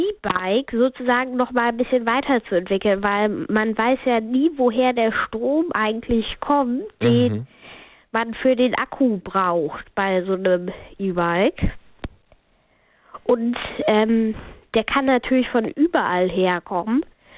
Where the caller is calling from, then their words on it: Hanover, Lower Saxony, Germany; Hannover.